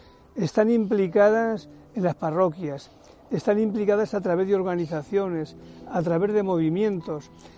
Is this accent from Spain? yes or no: yes; Spain; soy de España